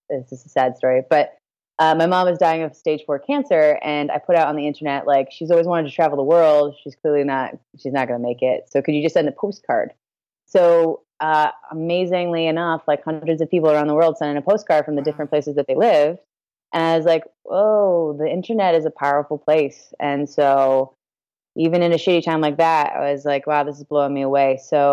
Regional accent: Connecticut, United States; also born or lived in New Zealand; now in Portland, United States; I'm from Connecticut and then I moved to New Zealand for the past decade. And then I've just come back and moved to Portland, Oregon.

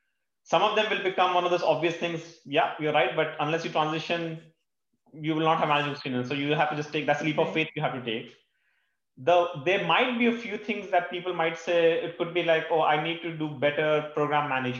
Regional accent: India; Like I grew up in India and where, you know, that was not a thing.

